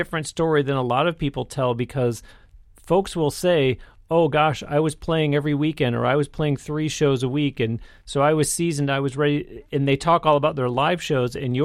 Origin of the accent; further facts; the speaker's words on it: Nebraska, United States; now in New York City, United States; now to say that I moved from Nebraska to New York City